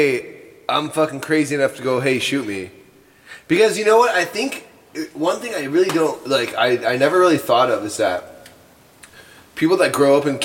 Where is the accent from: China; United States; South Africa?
United States; Sparks, Nevada; born there; I was born in Sparks, Nevada, dude.